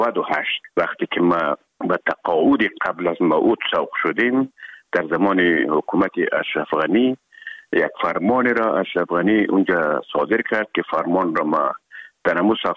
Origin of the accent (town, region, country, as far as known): Herat, Afghanistan